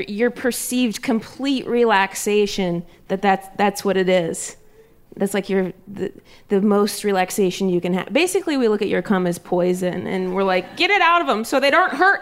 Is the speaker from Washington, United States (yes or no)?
no; Ohio, United States; We grew up in Ohio, and I don't know if they're native to that land or what